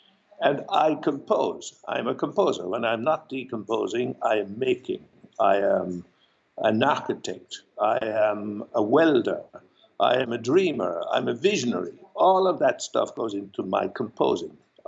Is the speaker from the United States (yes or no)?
no; Tipperary, Munster, Ireland; born there; Well, I was born in Tipperary, in the middle of Little Ireland.